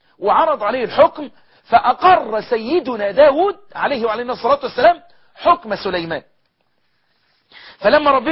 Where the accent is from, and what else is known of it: Egypt